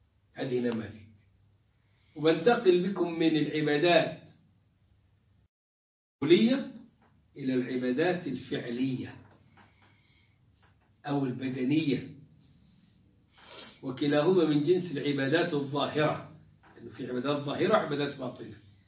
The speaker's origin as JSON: {"language": "Arabic", "country": "Egypt", "said": "كان عندنا في مصر سفير الامريكي"}